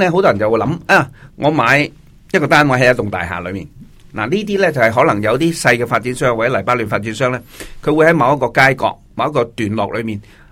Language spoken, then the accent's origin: Cantonese; China; now in Australia; 呢啲都系我哋中国人喜欢落脚嘅